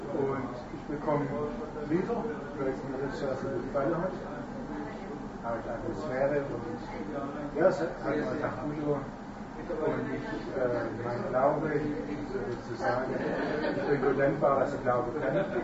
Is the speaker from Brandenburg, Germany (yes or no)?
no; Dresden, Saxony, Germany; ich bin aus der Dresdner Gegend, ein Nachbar aus Dresden.